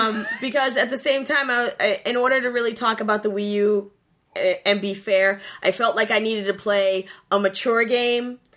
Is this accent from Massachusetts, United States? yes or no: yes; Boston, Massachusetts, United States; It's not even about it being in Boston, although, you know, I got to represent Boston. For my hometown.